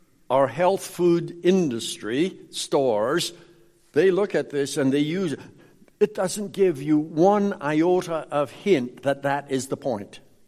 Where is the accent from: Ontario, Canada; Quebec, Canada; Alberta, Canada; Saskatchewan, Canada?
Saskatchewan, Canada; I grew up in Saskatchewan. They have catfish there.